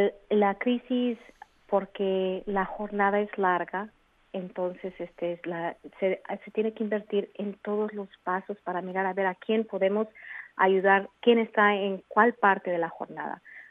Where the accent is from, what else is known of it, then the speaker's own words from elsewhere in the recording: California, United States; me crié en el Valle de San Joaquín y con la meta y la esperanza de regresar al Valle de San Joaquín, aquí estoy. Las personas que vivimos en este valle